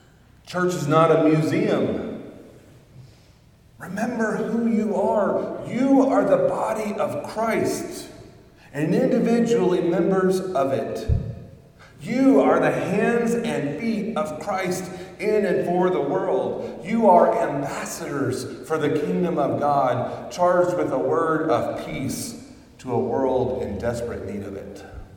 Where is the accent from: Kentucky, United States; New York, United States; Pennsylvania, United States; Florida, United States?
Florida, United States; well, I grew up Southern Baptist in Florida in the 50s.